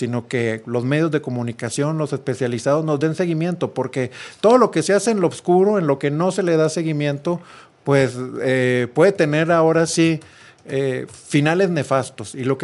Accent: Nuevo León, Mexico; pues yo soy de Nuevo León y cuando tengo que hacer un trámite de la Suprema Corte me tengo que trasladar.

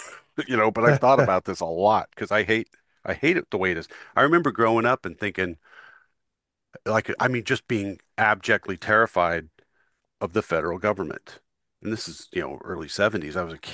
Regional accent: California, United States; I mean, I grew up in California.

